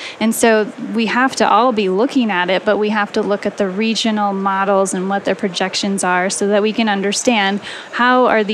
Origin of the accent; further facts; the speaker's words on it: California, United States; I'm from California. I've been facing a lot of these issues with clients.